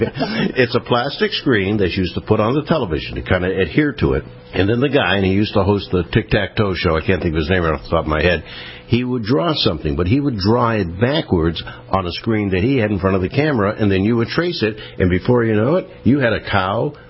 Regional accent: Cleveland, Ohio, United States; born there; But one of the memories that I do have is that I was born in Cleveland.

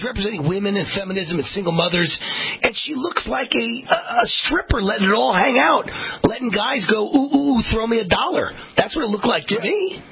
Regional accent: United States; I grew up in America. I speak English.

